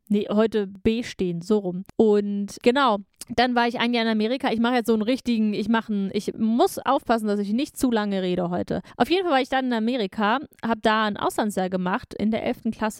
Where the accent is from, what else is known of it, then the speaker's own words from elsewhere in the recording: Hanover, Lower Saxony, Germany; Also, ich bin aus Hannover. Hier bin ich aufgewachsen und zur Schule gegangen